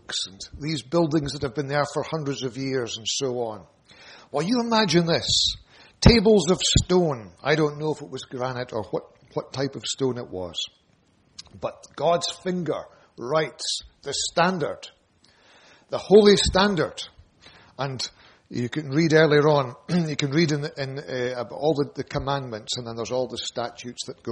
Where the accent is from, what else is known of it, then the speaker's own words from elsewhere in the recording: Aberdeen, Scotland, United Kingdom; As you know, I'm from Aberdeen.